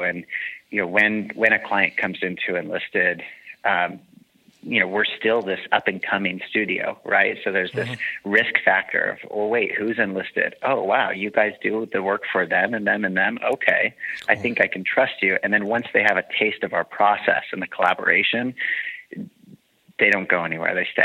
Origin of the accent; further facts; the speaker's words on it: California, United States; So real early days, I grew up in Central Coast, California, and my grandpa taught design down in LA for 30 years.